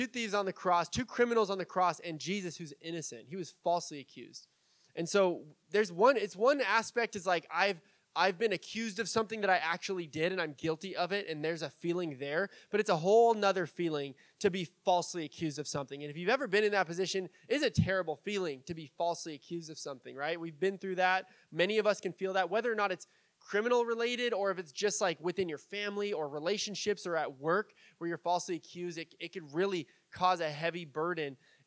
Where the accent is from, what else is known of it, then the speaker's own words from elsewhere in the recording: San Diego, California, United States; You know, even though I grew up in San Diego, I liked the beach, but I didn't surf. The water was too cold in San Diego for me to surf